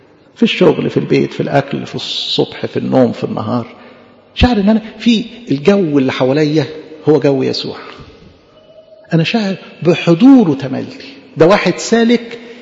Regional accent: Egypt; وتتعمل الكوارع بتاعتنا دي كمصريين

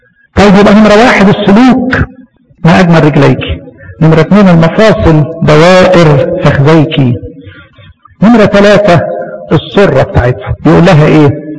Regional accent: Egypt; عندنا في مصر الى حد ما يعني هو البني ادم يقدر يروح الكنيسة كل يوم، ما ينفعش السبت ينفع الحد ينفع الاثنين، عندنا يعني الدنيا سهلة شوية عن عندكم

